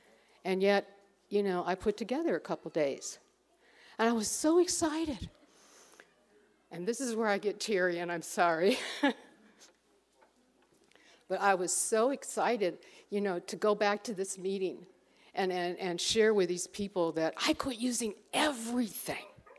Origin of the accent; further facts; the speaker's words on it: Ireland; I have a temper. I'm Irish.